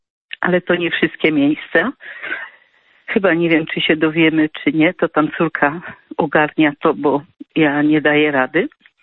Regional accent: Sokołów Małopolski, Subcarpathian Voivodeship, Poland; now in Andrychów, Poland; mieszkam obecnie w Andrychowie, ale moje rodzinne strony to jest Sokołów na Podkarpaciu, Sokołów Małopolski. Jestem córką … który walczył i zginął pod Monte Cassino.

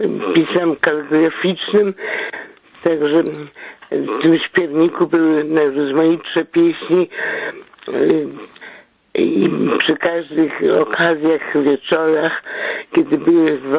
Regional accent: Lviv, Lviv Oblast, Ukraine; now in Wrocław, Poland; Ja się urodziłam we Lwowie i mieszkałam do czasu, kiedy nas nie deportowali na zachód. Także w tej chwili jestem w Wrocławianku, a urodzimy się w Lwowie.

